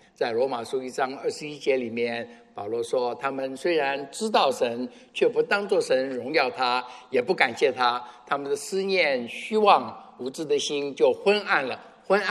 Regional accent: China; 包括我们中国人所辩论的事情

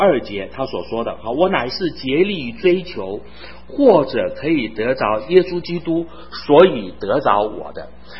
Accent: China; 那我们中国人喜欢讲一句话叫做天生我材必有用

